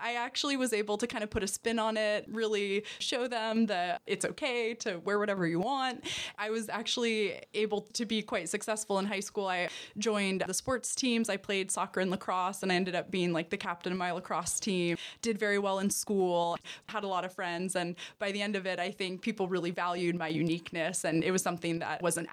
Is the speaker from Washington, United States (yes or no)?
yes; Port Townsend, Washington, United States; I wasn't born here, but I did grow up here. My family moved here when I was about 4 years old.